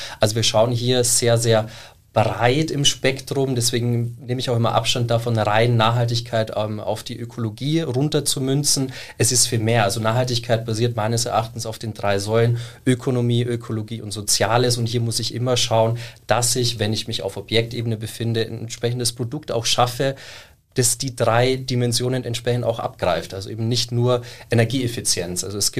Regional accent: Bavaria, Germany; also born or lived in Frankfurt / London / Vienna; now in Munich, Germany; Waschechter Bayer würden meine Eltern wahrscheinlich unterschreiben. Ja, ich würde sagen, ich bin so 50-50. Also ich war sehr, sehr lange Zeit in einem kleinen bayerischen Dorf, wo ich aufgewachsen bin

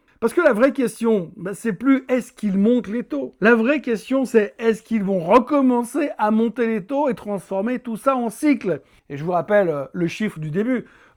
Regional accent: Switzerland; passons juste deux minutes à voir ce qui se passe chez nous, en Suisse

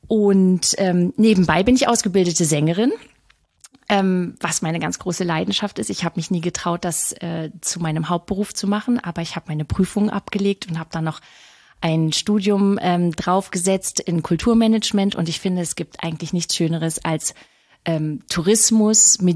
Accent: Lower Saxony, Germany; ich bin Niedersächsin, Vollblut-Niedersächsin

